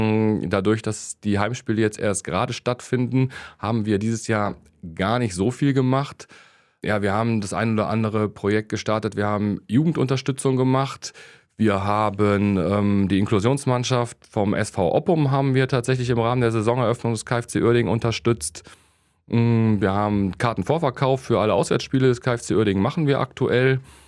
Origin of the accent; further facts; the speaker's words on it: Krefeld, North Rhine-Westphalia, Germany; Ich bin in der Nähe vom Grotenburg-Stadion groß geworden.